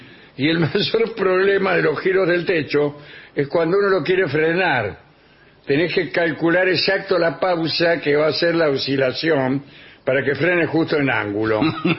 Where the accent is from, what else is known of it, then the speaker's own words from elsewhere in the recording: Winnipeg, Manitoba, Canada; Hola, mis estimados vengadores … de Winnipeg, Manitoba, en Canadá.